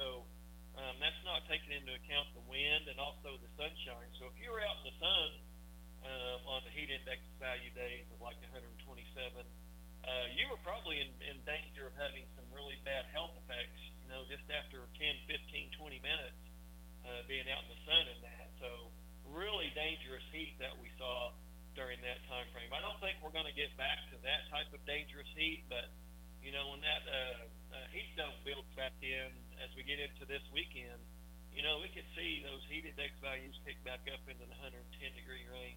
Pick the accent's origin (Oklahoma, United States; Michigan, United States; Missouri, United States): Oklahoma, United States; Buffalo; which is really not something that I remember from my time growing up in Buffalo.